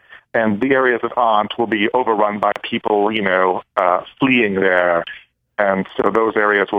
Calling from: Cumberland, Maryland, United States; from Cumberland, Maryland.

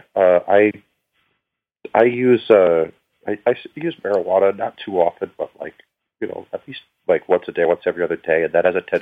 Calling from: New Jersey, United States; Hey, Brian … from New Jersey.

